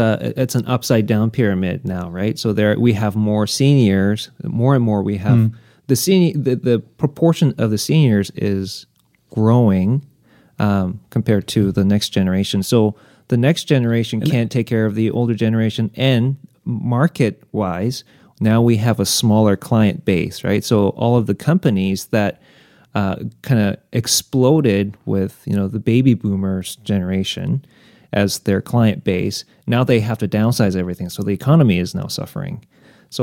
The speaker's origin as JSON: {"language": "English", "country": "South Korea", "tie": "born or raised there", "said": "I saw that growing up in Korea too, like my grandparents' generation was all about having lots of children."}